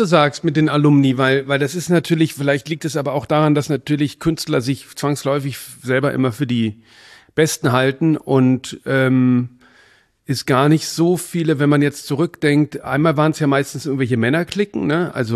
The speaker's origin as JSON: {"language": "German", "region": "North Rhine-Westphalia", "country": "Germany", "said": "Ich komme aus dem Rheinland."}